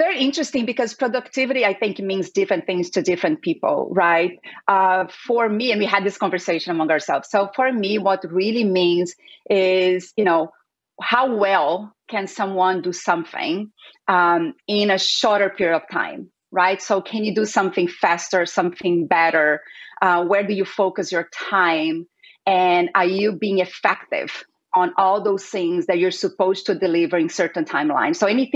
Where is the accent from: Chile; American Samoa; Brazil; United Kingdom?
Brazil; now in United States; It is Italian, but I am originally from Brazil. I've been in the U.S. for more than 20 years.